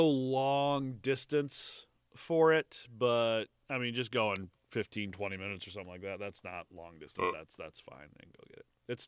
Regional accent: United States; As an American saying 37 minutes away, that's saying something, because we will drive much further than that for mediocre food

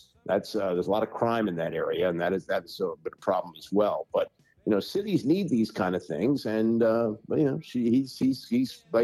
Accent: Maryland, United States; I grew up in Maryland. You grew up in Virginia.

